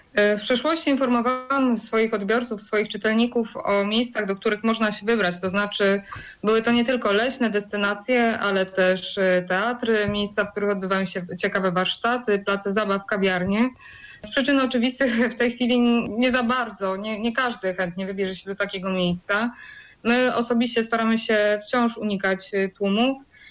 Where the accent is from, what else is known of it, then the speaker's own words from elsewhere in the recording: Poznań, Greater Poland Voivodeship, Poland; bo ja pochodzę z Głuszyny.